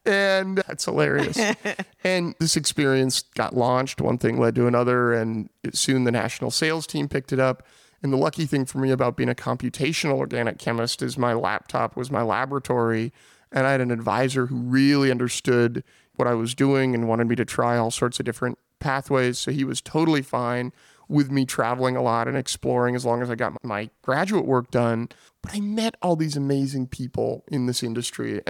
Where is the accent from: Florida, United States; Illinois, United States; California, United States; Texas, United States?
California, United States; Petaluma; because I grew up in Southern Sonoma County in the town of Petaluma.